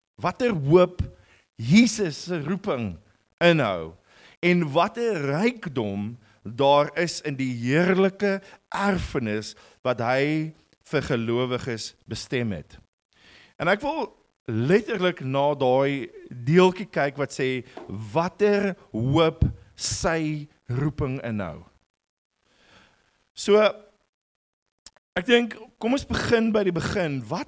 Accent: Cape Town, Western Cape, South Africa; Ons kom uit Mosselbaai uit, maar ek is gebore en getoe in die Kaap. 39 jaar lank in die Kaap gebly. Ek is nou 18 jaar in Jos Jane.

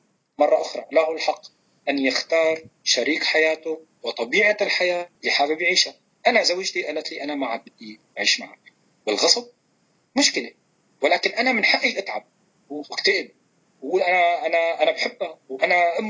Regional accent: Syria; له علاقة فقط لأنه إحنا سوريين أو لأنه لاجئين

